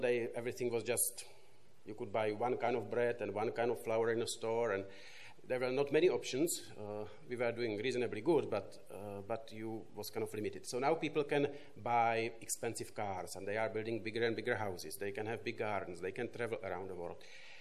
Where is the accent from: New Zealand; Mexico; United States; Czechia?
Czechia; Moravia; I'm from Moravia. Czech is made out of Bohemia and Moravia.